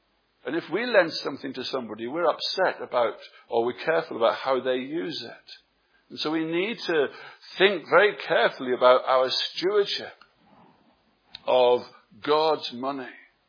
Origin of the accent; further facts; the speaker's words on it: England, United Kingdom; moved away as an adult; you'll know that my wife and I, we're from England. And we go back to England from time to time.